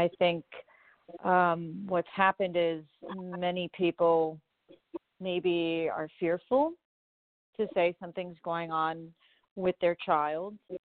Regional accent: Cleveland, Ohio, United States; moved away as an adult; now in South Florida, United States; As you stated, I moved down to South Florida in 2003. I'm originally from Cleveland, Ohio.

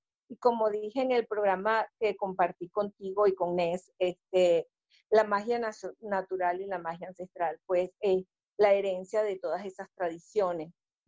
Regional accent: Venezuela; yo soy de Venezuela, pero mi familia, por parte de padre y por parte de madre, es europea, española, irlandesa y escocesa por el lado de mi papá

